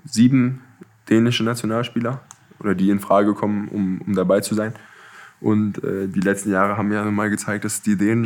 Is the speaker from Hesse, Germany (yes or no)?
yes; Kassel, Hesse, Germany; now in Flensburg, Germany; Ich habe ja den Vergleich zu meiner Heimat, ich habe den Vergleich zur Gegend in Kassel